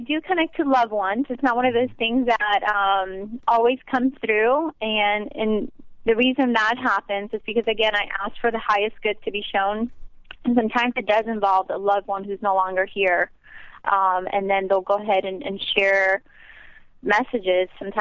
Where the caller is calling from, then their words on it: Clearwater, Florida, United States; Actually, I'm here in Clearwater.